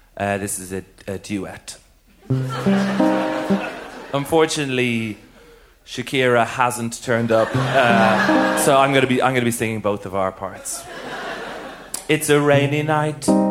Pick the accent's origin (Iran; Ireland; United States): Ireland; Dublin, Leinster; Where are you from? I'm from Dublin City.